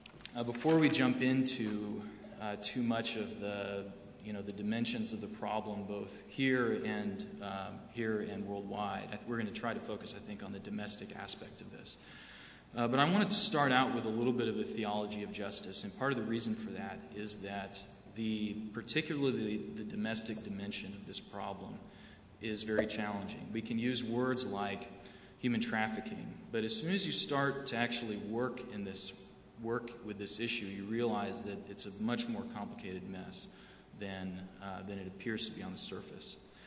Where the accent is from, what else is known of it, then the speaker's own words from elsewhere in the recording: Texas, United States; I'm actually an eighth generation Texan, if you believe that. And as a Texan, I confess I have a certain amount of contempt for every place that is not Texas.